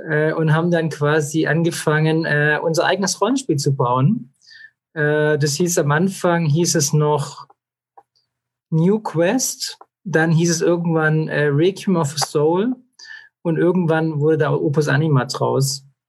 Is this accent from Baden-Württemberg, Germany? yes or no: yes; Esslingen, Baden-Württemberg, Germany; Also ich bin aufgewachsen in Esslingen in der Plinsauer Vorstadt und bin dort im Kindergarten gewesen